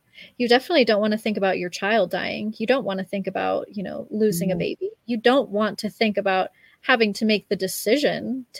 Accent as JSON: {"language": "English", "region": "California", "country": "United States", "lives_now": "Mexico", "said": "Well, I live in Mexico, so I'm originally from California."}